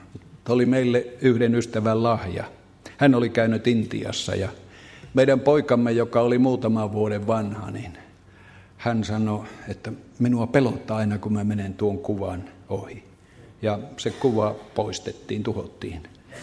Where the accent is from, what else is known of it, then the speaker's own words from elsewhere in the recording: Lapland, Finland; born there; synnyin tähän maailmaan siellä Kemijokivarressa vuonna 1936, toukokuun 21. päivä.